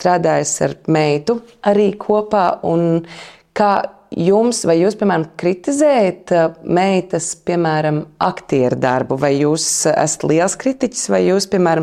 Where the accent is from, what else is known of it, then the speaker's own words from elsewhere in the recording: Liepāja, Kurzeme, Latvia; es vienmēr saku, ka es esmu no Liepājas, tāpēc, ka tas bija tas posms, kurā es uzaugu, un tās pirmās skolas gaitas un bērndārs man bija Liepājā, un pirmās divas klases bija Liepājā